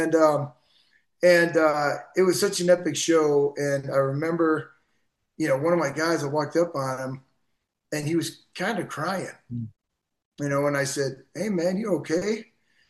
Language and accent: English; Green Bay, Wisconsin, United States; I grew up in Green Bay, Wisconsin. It's a great town, man.